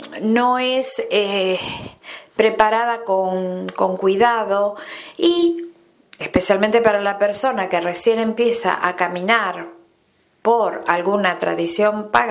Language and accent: Spanish; Argentina; En mi país, Argentina, el tema del dinero, el tema de la abundancia es bastante urgente en este momento